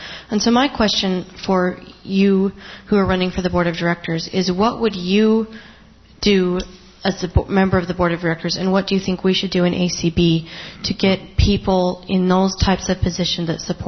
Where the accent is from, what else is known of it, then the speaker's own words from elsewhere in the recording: Salt Lake City, Utah, United States; from Salt Lake City, Utah.